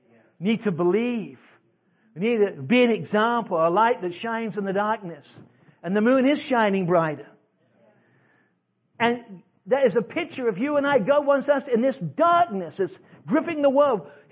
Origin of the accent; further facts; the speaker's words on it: England, United Kingdom; now in United States; I am an immigrant. I came here from England. I came with my family because we wanted to come to the land of opportunity.